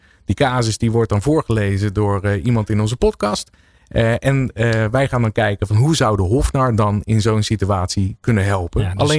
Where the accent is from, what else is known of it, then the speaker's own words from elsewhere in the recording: Rotterdam, South Holland, Netherlands; born there; Ik ben een geboren Rotterdammer.